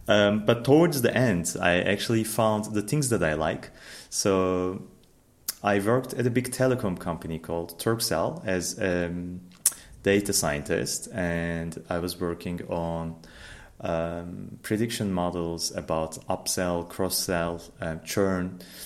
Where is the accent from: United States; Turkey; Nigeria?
Turkey; Istanbul; I'm actually born and raised in Istanbul. I lived there for 25 years.